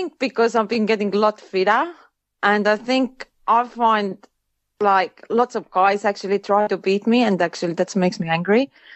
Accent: Estonia; my background is Estonian. I grew up in Estonia, and like back then, we didn't have computers or anything

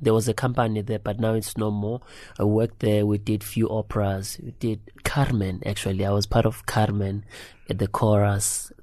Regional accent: Piet Retief, Mpumalanga, South Africa; Yes, so I'm from Mpumalanga, a small town. They don't like us saying small town anymore. Pit Retief.

